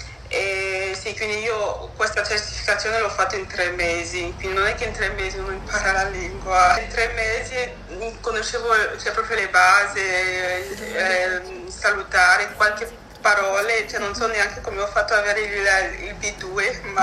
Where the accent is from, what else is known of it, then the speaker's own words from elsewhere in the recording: Cameroon; now in Italy; Ho scelto l'Italia sì, perché avevo i miei cugini qui e qui io vengo dal Camerun.